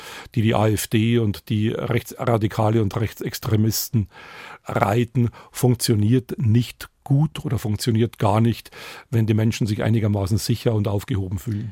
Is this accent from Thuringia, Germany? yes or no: no; Bavaria, Germany; in meiner Heimat der Oberpfalz